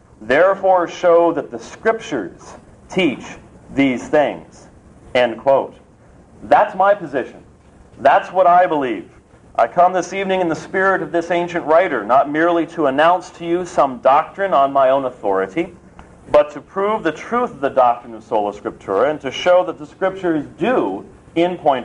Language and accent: English; Phoenix, Arizona, United States; I come from Phoenix, Arizona, where today was 105 degrees